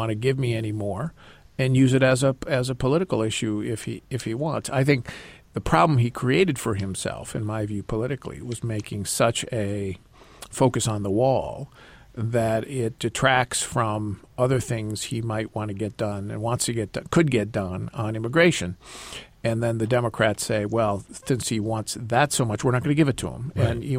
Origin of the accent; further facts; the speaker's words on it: Wisconsin, United States; Maybe it's because I grew up in Wisconsin, but I like her style.